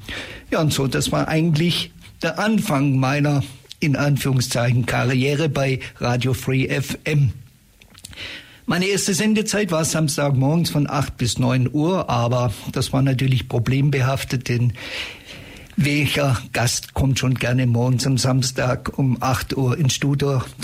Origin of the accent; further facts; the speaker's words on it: Stuttgart, Baden-Württemberg, Germany; now in Ulm, Germany; Ich komme eigentlich aus Stuttgart, bin 1989 beruflich nach Ulm gekommen, war vorher, wie gesagt, in Stuttgart